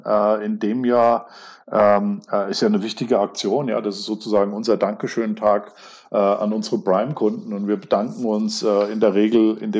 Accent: Kaiserslautern, Rhineland-Palatinate, Germany; born there; ich bin in der Stadt geboren, ja, und wenn du in der Stadt geboren bist

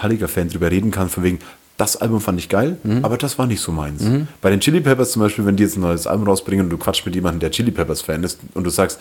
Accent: Bavaria, Germany; Also ich bin ja im Landkreis Fürth aufgewachsen so, und deshalb war für mich Fürth um die Ecke und Nürnberg die große Stadt.

